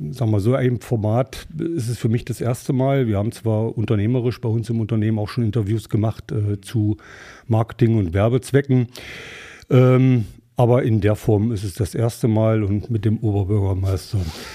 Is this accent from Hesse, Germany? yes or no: no; Quedlinburg, Saxony-Anhalt, Germany; born there; Wohnen tue ich in der Gemeinde Hü, Ortsteil Badersleben. Aber in Quedlinburg wurde ich geboren.